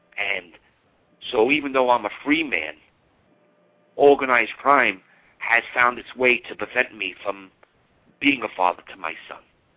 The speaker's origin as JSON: {"language": "English", "town": "Brooklyn", "region": "New York", "country": "United States", "tie": "born or raised there", "said": "In the area where I grew up in Brooklyn, New York, organized crime is in the fabric of society there, okay?"}